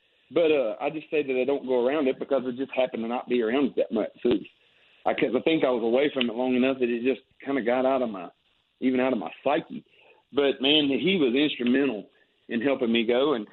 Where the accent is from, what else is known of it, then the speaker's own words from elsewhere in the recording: Mississippi, United States; So after Hurricane Katrina, you know, I'm from South Mississippi.